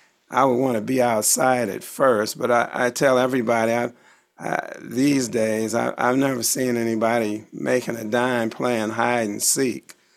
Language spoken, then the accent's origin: English; Gary, Indiana, United States; I was born and raised in Gary, Indiana, and I went to Frable High School, Pulaski Middle School and Elementary School and Frable High School